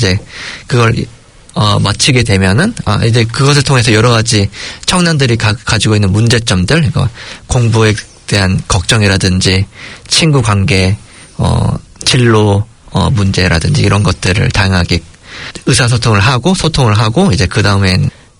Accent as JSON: {"language": "Korean", "country": "South Korea", "lives_now": "New Zealand", "said": "이 뉴질랜드 사회에 여러 가지 문제가 있는데 한국인으로서 해결할 수 있는 뭐 그런 기회라고 생각을 합니다."}